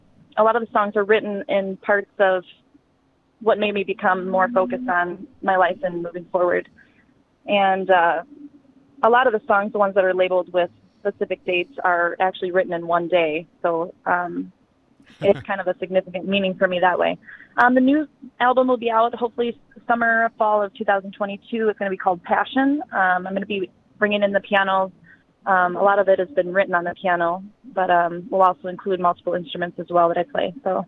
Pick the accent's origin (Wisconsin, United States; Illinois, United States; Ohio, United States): Wisconsin, United States; Baraboo; born there; I was born in Baraboo, graduate of Reedsburg